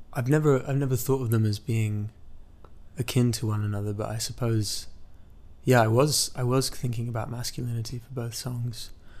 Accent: Midwest, United States; this tragedy that had happened in my hometown, where I was born in the Midwest, believe it or not.

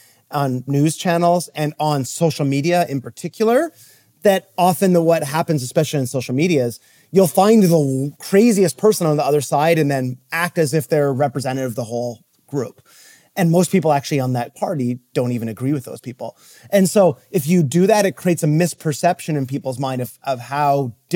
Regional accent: Canada; Whereas let's say like I'm actually from Canada.

